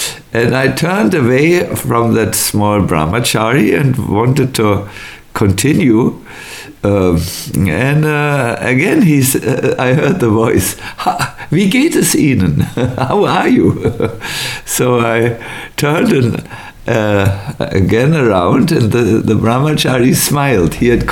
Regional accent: Germany; I had not seen such nice flowers because we are from Germany. We don't see such type of flowers.

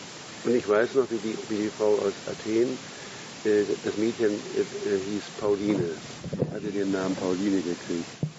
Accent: Berlin, Germany; Ich bin ja aus West-Berlin.

